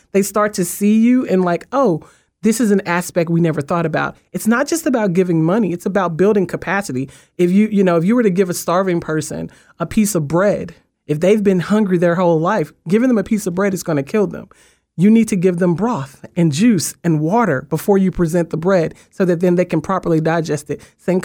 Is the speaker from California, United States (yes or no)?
no; Memphis, Tennessee, United States; I grew up in Memphis, so I grew up amongst the mecca of African-American soul culture and arts culture in our state.